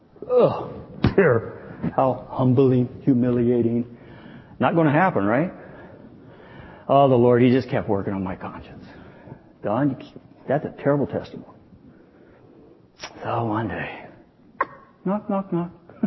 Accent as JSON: {"language": "English", "region": "the South", "country": "United States", "said": "You can tell I'm from the South, right?"}